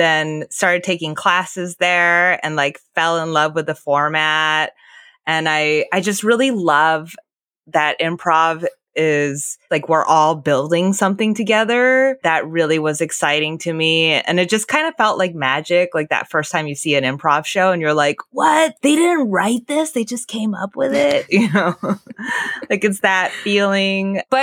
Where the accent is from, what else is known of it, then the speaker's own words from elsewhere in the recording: Japan; I think I was like so young and I immigrated here from Japan. So, you know, like in my culture, we're trained to like not look people in the eyes.